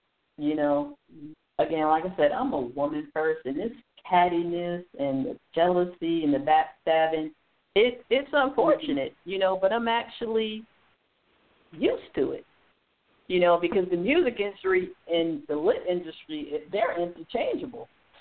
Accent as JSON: {"language": "English", "town": "New York City", "region": "New York", "country": "United States", "tie": "born or raised there", "said": "No, my hometown is New York. I just happen to reside in this state. New York is always going to be home for me."}